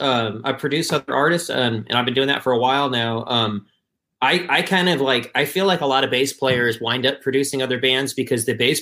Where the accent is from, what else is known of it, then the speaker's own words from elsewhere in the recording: Michigan, United States; I'm from Michigan, so of course, like, the Detroit Motown scene was a big deal.